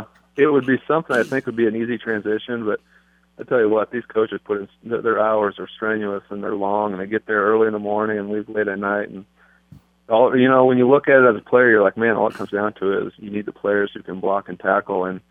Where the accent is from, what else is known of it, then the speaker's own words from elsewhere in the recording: Midwest, United States; I mean, I'm from the Midwest, my wife's from the Midwest